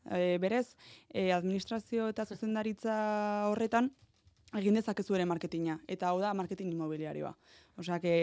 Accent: Aoiz, Navarre, Spain; Bai, nire herrian. Bai, agoitzen egongo naiz.

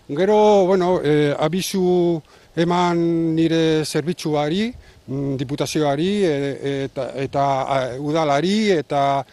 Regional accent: Zalla, Basque Country, Spain; ni zailakoa naiz. Orduan, bueno, nire herria da eta nire mendia

